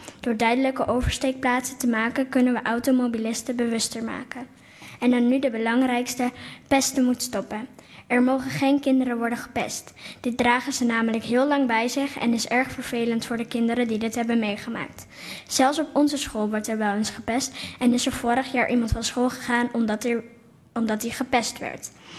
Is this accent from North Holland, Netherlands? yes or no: no; Silvolde, Gelderland, Netherlands; Ik ben 10 jaar oud, kom uit Silvolde en ik zit op basisschool De Plakkenberg.